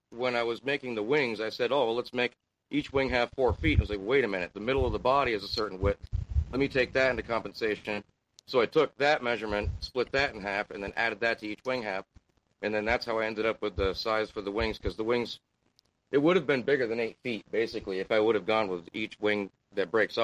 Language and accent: English; Burlington, Vermont, United States; now in Bethel, United States; I'm from originally Burlington, Vermont, but I'm living here in Bethel now.